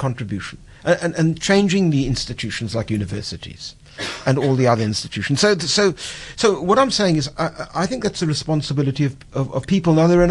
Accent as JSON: {"language": "English", "country": "South Africa", "said": "I don't think you can have the sort of meaning as a South African outside South Africa as you can have inside South Africa."}